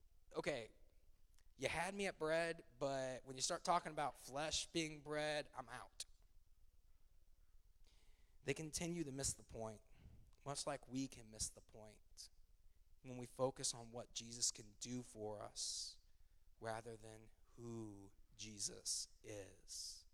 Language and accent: English; Midwest, United States; For those that don't know, I come from the Midwest.